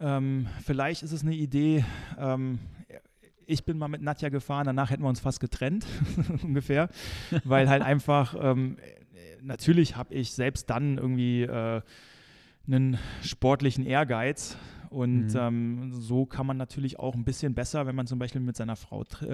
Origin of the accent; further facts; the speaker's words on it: Germany; wenn ich unbedingt da ein Brot essen möchte, weil ich so als Deutscher, wir sind ja so die Brotmenschen